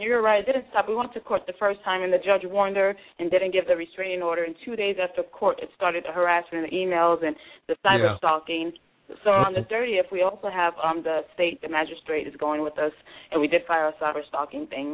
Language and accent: English; Miami, Florida, United States; now in North Carolina, United States; Oh, yes. I'm still a Miami girl at heart.